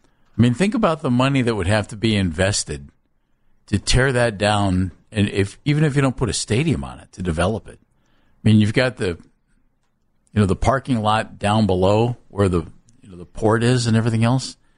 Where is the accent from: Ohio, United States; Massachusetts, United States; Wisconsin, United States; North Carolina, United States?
Ohio, United States; I did not grow up in the city of Cleveland. You know, you grew up real close to the city of Cleveland. I grew up in Summit County.